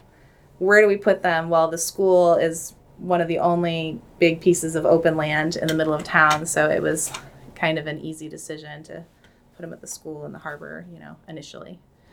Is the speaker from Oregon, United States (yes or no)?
yes; Corvallis, Oregon, United States; firefighting teams from municipalities all across Oregon, including my hometown, Corvallis, you know, and the Portland area and all across the state